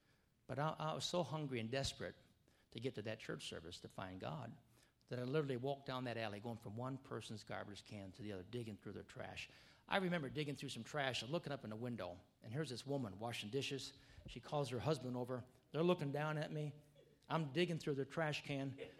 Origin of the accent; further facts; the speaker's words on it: Wisconsin, United States; I came from Wisconsin. And I don't remember in the little town that I was from there was any Pentecostal churches in town. I mean, I was raised Lutheran.